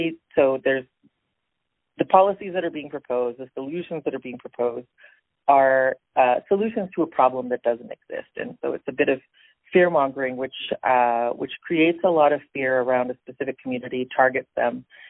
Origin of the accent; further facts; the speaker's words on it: El Salvador; So I'm Latin American, Salvadoran. That's where my roots are, my family roots.